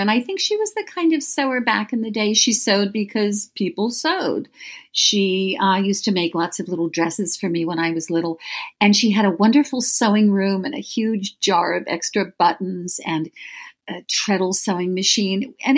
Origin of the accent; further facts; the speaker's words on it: Baltimore, Maryland, United States; also born or lived in London / Afghanistan; I'm from Baltimore, pretty much. Based in Baltimore now, although I did live for a number of years in London when I had a previous life as a classical pianist, and I've also lived in Afghanistan